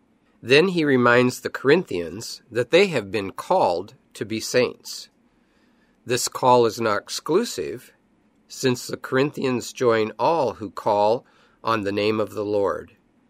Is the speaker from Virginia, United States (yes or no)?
no; Seattle, Washington, United States; My hometown, Seattle, shows up on many lists as one of the best cities in the United States, though it's not on the list of best places to get a suntan.